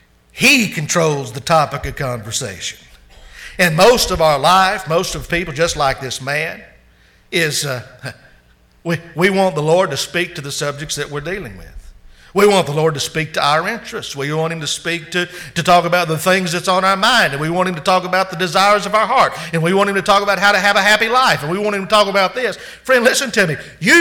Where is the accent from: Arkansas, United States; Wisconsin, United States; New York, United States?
Arkansas, United States; I remember this very well because I'm from the Holy Land. Okay? Arkansas Razorbacks.